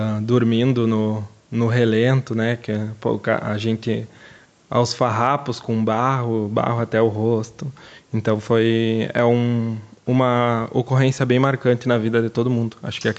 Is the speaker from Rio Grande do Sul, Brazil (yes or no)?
yes; Cruz Alta, Rio Grande do Sul, Brazil; moved away as an adult; also born or lived in Santa Maria; now in Lagoa Vermelha, Brazil; Então, eu sou natural de Cruz Alta, sou daquela região lá. morei até meus 18 anos em Cruz Alta, depois fui para a base aérea de Santa Maria